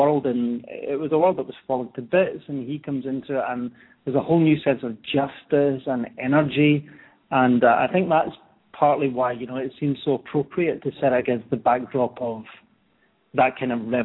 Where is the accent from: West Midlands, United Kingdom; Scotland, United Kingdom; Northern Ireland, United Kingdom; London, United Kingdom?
Scotland, United Kingdom; Glasgow; moved away as an adult; now in United States; So I'm from Glasgow in Scotland, and I worked in theatre. For about 15 years over there